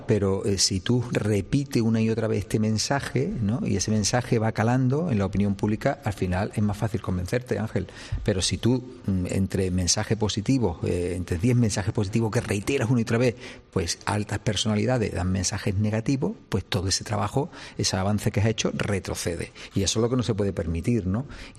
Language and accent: Spanish; Málaga, Andalusia, Spain; los andaluces, los malagueños, los españoles